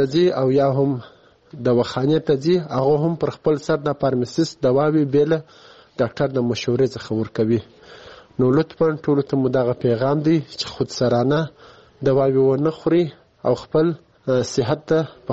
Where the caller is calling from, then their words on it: Kandahar, Afghanistan; د کندهار ولایت د سور لسمینه یې څخه تاسو ته پیغام ږدم.